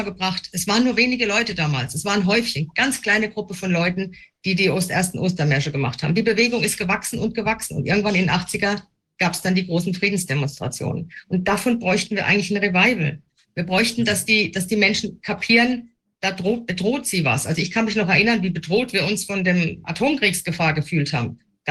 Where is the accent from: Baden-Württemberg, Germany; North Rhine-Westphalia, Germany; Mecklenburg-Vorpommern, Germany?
Baden-Württemberg, Germany; Mannheim; Also ich bin aus der Gegend Mannheim, er auch und meine Mutter auch.